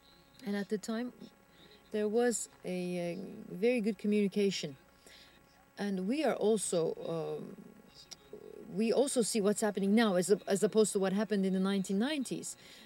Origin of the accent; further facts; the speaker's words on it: Black Sea Region, Turkey; I come from the Black Sea.